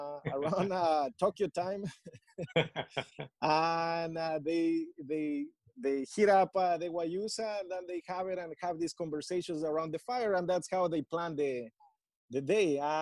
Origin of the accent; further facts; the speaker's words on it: Amazon, Ecuador; I grew up in the Ecuadorian Amazonia, and in the Ecuadorian Amazonia, there is this plant called guayusa